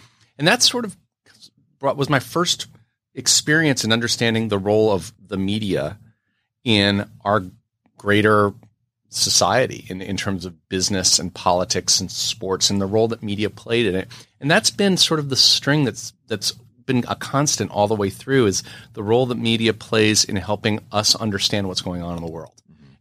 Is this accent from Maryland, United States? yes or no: no; New York City, New York, United States; So little background is I grew up in Manhattan. My parents were, voracious readers of the New York Times.